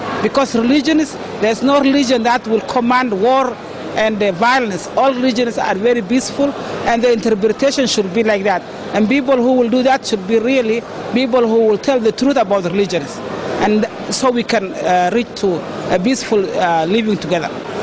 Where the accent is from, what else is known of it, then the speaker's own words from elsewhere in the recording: Toronto, Ontario, Canada; I'm from Canada, the Somali civil society delegate from Toronto, Canada.